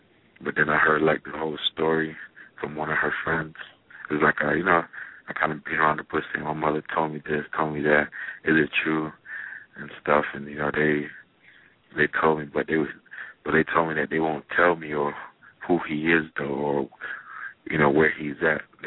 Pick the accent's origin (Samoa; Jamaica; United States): Jamaica; I grew up in Jamaica